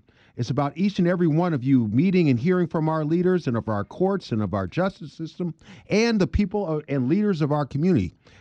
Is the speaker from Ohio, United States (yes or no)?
yes; Ohio, United States; Cuyahoga County is the place where I grew up. It's the place where my family is called home since my days growing up in Glenville.